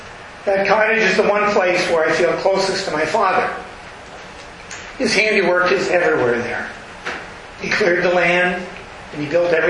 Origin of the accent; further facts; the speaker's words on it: Thunder Bay, Ontario, Canada; This is the first time that I've returned to my hometown, Thunder Bay, Ontario, when I didn't own a piece of property there.